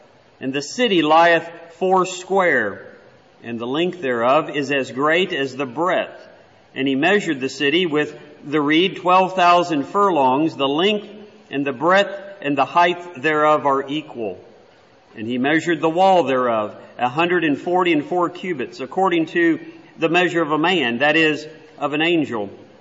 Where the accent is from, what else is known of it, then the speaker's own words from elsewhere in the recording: Texas, United States; I was born and raised in Texas, and we had a lot in common, shared a lot of stories and names that we know, preachers especially, and individuals and brethren out in the Texas area